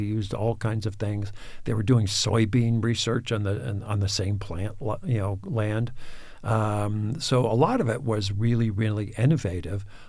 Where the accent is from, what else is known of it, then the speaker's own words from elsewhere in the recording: Schenectady, New York, United States; Well, I'm from Schenectady, New York, which is where General Electric used to be